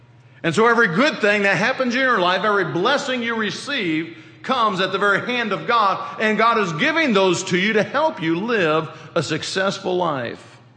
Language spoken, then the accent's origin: English; Michigan, United States; Those of you who don't know, I am from Michigan. I lived there most of my life.